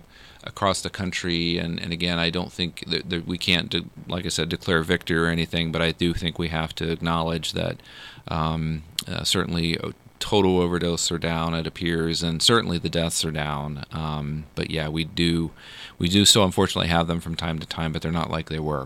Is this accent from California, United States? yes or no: no; Ohio, United States; now in Marion, United States; I'm not from Marion originally. I grew up in Southern Ohio, and I have enjoyed being here because there are elements of this that do feel like home to me.